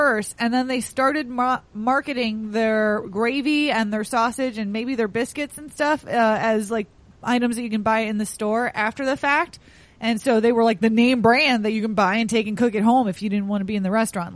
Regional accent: Pittsburgh, Pennsylvania, United States; I remember Bob Evans being like the obsession thing for where I was growing up in Pittsburgh

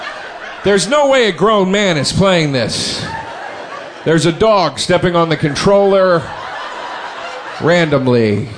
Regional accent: Philadelphia, Pennsylvania, United States; I'm from Philly.

